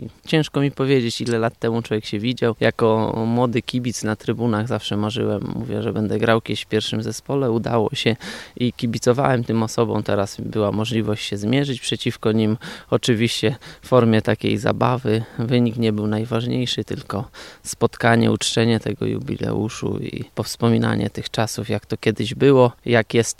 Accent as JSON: {"language": "Polish", "town": "Bochotnica", "region": "Lublin Voivodeship", "country": "Poland", "said": "pochodzę z wioski, z Bochotnicy. Może jakbym mieszkał w mieście, to może by była pasja do innego sportu"}